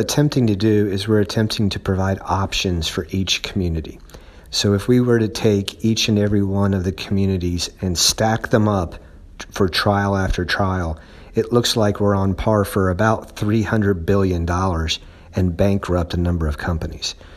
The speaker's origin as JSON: {"language": "English", "region": "West Virginia", "country": "United States", "said": "So when you break it down, my home state, West Virginia, which has disproportionately been impacted"}